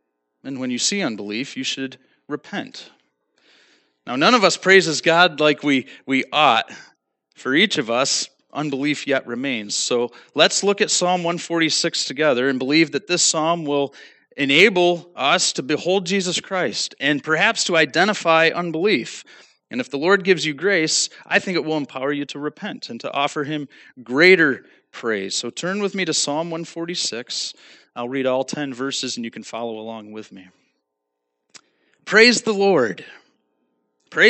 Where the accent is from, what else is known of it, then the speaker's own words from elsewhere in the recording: New York, United States; Well, I grew up in Western New York in a small town near Buffalo. I studied at the University at Buffalo, and then I lived in the city there for a few years.